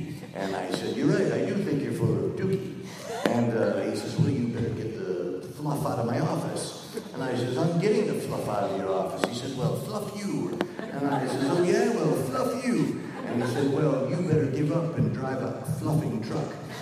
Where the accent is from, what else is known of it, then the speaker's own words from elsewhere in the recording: Schenectady, New York, United States; because I was from Schenectady, so he'd like to make fun of the name Schenectady.